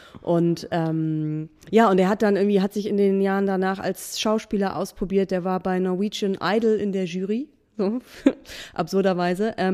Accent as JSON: {"language": "German", "town": "Buxtehude", "region": "Lower Saxony", "country": "Germany", "tie": "born or raised there", "said": "Also es gab sogar eins in Buxtehude in meiner Heimatstadt."}